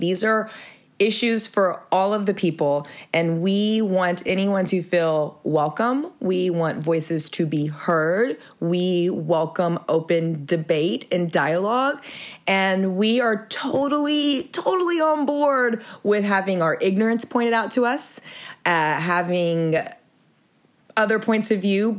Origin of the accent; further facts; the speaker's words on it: Texas, United States; moved away as an adult; now in New York, United States; I'm from Texas originally myself, southeast of that great big state. I moved to New York with my husband back in 2012